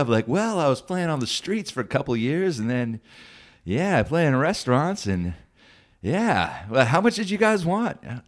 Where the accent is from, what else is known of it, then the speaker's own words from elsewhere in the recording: Anchorage, Alaska, United States; moved away as an adult; I want to get out of state. I grew up here in Anchorage. I want to see what it was like. So when I was 18, I left and went to college in Oregon.